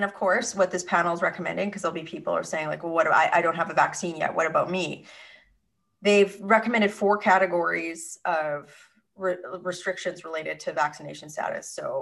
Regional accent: Canada; As Canadian citizens, we do have the right to mobility.

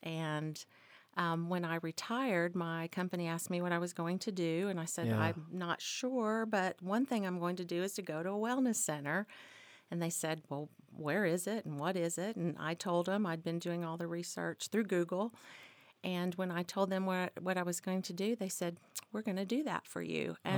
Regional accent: Arkansas, United States; So, but yeah, so I grew up in Arkansas, so one of the reasons I'm here at SkyTerra, it reminds me a lot of home.

